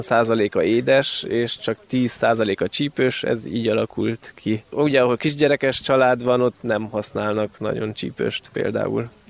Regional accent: Transylvania, Romania; El kell dicsekedjem, hogy erdélyiként először sikerült egy ezüstérmet elérnem

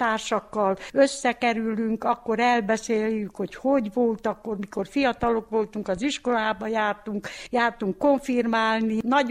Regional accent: Grânari, Brașov County, Romania; itt születtem Nagymohán 1946-ban, január 12-én.

